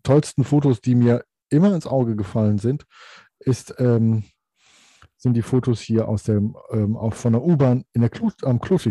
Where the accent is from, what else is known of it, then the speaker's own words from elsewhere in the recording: Cologne, North Rhine-Westphalia, Germany; als Kölner, wenn man lange nicht in Köln war, wie ich, und dann guckt man auf dieses Foto, das weckt Heimatgefühle